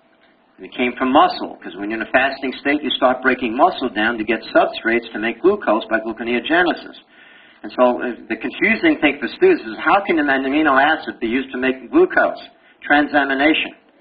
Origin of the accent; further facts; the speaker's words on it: Uniondale, New York, United States; accent: Brooklyn; also born or lived in Brooklyn; Well, I came from Brooklyn. I was born in Prospect Park, 1943. Whoa. And I lived in Uniondale, Long Island, till I was 18. So I can talk Brooklynese anytime I want.